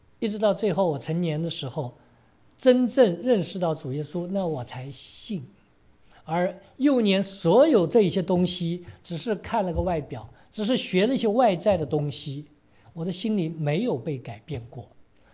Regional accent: China; 我自己是生长在一个基督徒的家庭，这个在中国真不太多，但是我确实是在这样的家庭里边长大，到我这里已经是第四代的基督徒了。

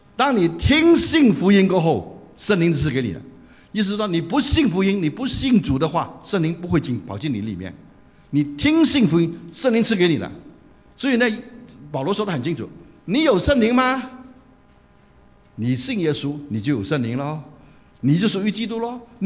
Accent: Guangdong, China; accent: Cantonese; 我常说，你要是一个真的基督徒，圣灵会在你生命当中，他会动你，我们广东话可以用雷，他要动你

